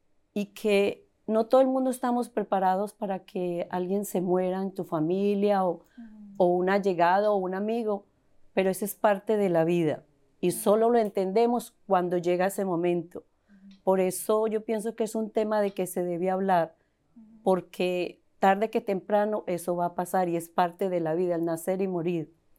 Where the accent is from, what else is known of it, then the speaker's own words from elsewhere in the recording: Colombia; Mi familia vinimos de Colombia tratando de buscar un mejor futuro